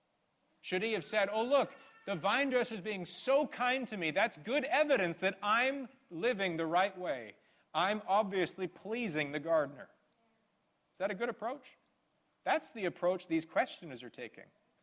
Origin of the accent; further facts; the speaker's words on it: Surrey, British Columbia, Canada; A hurricane never hit my hometown of Surrey.